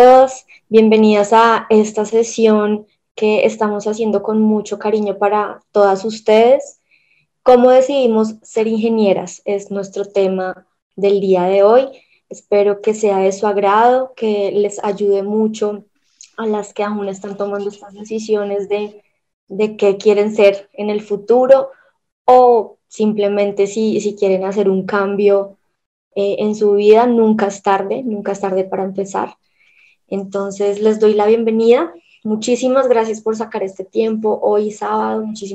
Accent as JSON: {"language": "Spanish", "country": "Colombia", "said": "soy colombiana, soy Cloud Architect, tengo una maestría en ingeniería de software."}